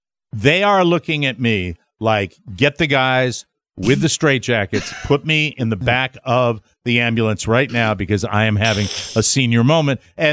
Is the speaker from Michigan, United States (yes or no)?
no; Connecticut, United States; tell him that where I was from in Connecticut, we'd go to the beach in Rhode Island.